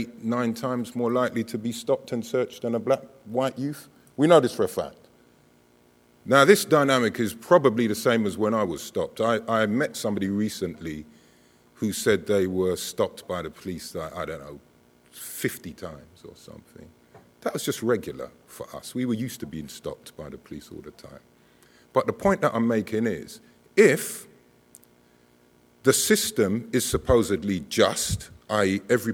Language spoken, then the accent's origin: English; Lewisham, London, United Kingdom; I was born in Lewisham Hospital with my twin brother. We grew up in Lewisham, actually went to this college twice.